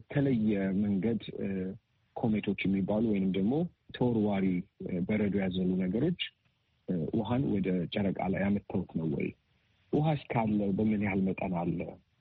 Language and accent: Amharic; Addis Ababa, Ethiopia; አዲስ አበባ ነው ተወልጄ ያደግኩት። ተማርኩትም እንዲሁም የመጀመሪያ ደረጃ ትምህርት ቤቴን መካነ ኢየሱስ የሚባል የክርስቲያን ትምህርት ቤት እንዲሁም ሁለተኛ ደረጃ ትምህርቴን ፐብሊክ ትምህርት ቤት ሚኒሊክ የሚባል ትምህርት ቤት ነው የተማርኩት።